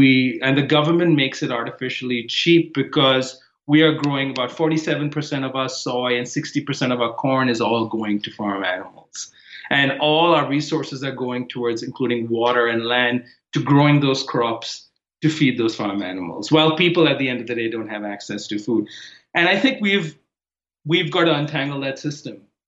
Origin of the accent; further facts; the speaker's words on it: Mumbai, Maharashtra, India; moved away; I didn't grow up in America. I grew up in Bombay, India. And I've seen the shift happen over there over the years as I go back and visit. I've been here now for 16 years.